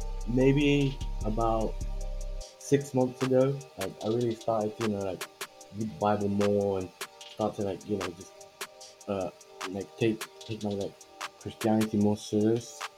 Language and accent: English; England, United Kingdom; I'm also 16. I grew up in England.